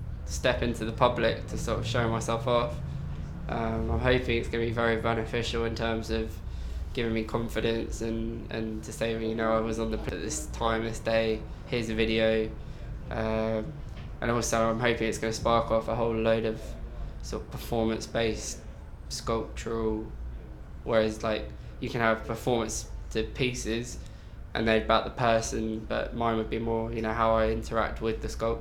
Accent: Weybridge, South East England, United Kingdom; 20 years age, and I'm from Weybridge in Surrey.

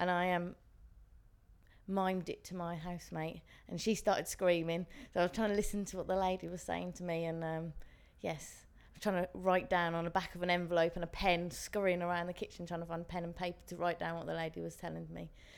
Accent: Birmingham, West Midlands, United Kingdom; now in London, United Kingdom; I'm 24 years old. I currently live in London. I'm originally from Birmingham.

